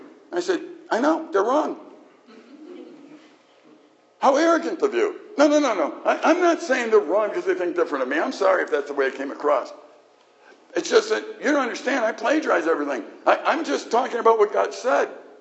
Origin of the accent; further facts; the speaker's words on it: Chicago, Illinois, United States; When I grew up in Chicago, it's like road rage there is like normal to me.